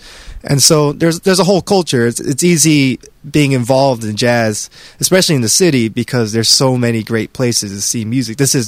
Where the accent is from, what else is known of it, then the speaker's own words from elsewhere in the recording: Whippany, New Jersey, United States; also born or lived in Baton Rouge, Louisiana; So I was born in Baton Rouge, Louisiana. I was only there for 2 years, so I don't really remember much. But my family moved to New Jersey, and we lived in Whippany. And now I'm living in Bloomfield.